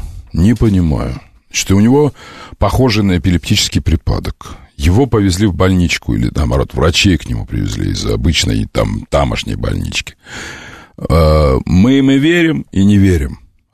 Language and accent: Russian; Savasleyka, Nizhny Novgorod Oblast, Russia; Я из Совослейки, как вы знаете. Я жил из Совослейки между Навашиным и Выксой. Я нижегородец.